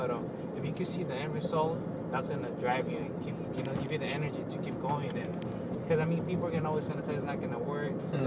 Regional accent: West Covina, California, United States; No, I grew up in West Covina.

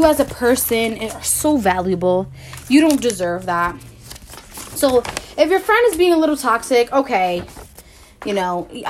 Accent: Newark, New Jersey, United States; accent: Jersey; That's why people are so surprised when I tell them I'm from Newark. Because I just don't represent. You know what I'm saying? Like, obviously, I'm from the culture. Like, I speak a certain way. I have the Jersey accent, whatever it is.

